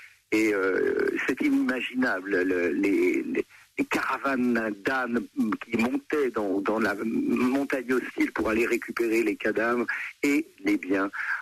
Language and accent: French; Lyon, Auvergne-Rhône-Alpes, France; born there; moved away; parce que je suis né à Lyon.